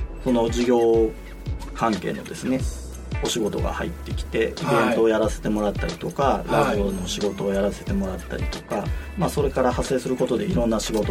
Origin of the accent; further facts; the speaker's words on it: Kyushu, Japan; born there; moved away as an adult; now in Osaka, Japan; 生まれは九州なんですけども、大学からこちらに、来ましてですね、大阪の方来まして